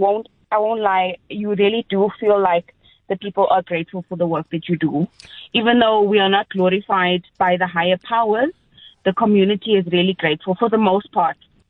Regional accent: KwaZulu-Natal, South Africa; I'm originally from KwaZulu-Natal, and I studied in the Eastern Cape.

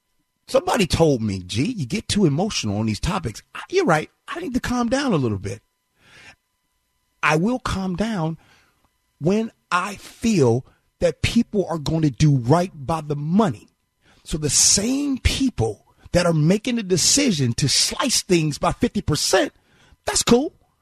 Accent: Chicago, Illinois, United States; back in my hometown of Chicago, schools being closed down.

